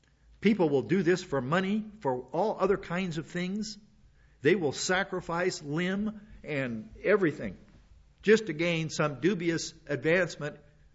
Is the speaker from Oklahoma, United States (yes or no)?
no; Arkansas, United States; I thought I was in paradise because I came from Arkansas.